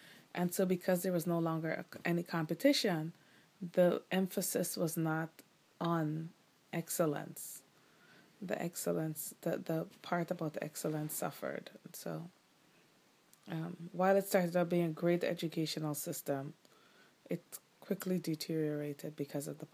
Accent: Guyana; because I was born and raised in Guyana, it was normal to me.

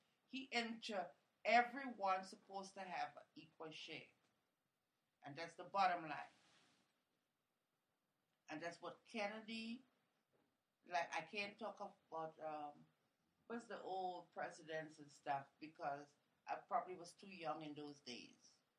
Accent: Trinidad & Tobago; Because where I was from Trinidad, and we had a president for years ruling.

